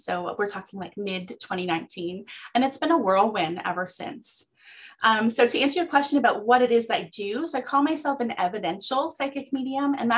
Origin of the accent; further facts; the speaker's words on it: Atlantic Canada, Canada; I'm a military spouse. We are currently based out of southeastern Ontario, but I was born and raised on the East Coast.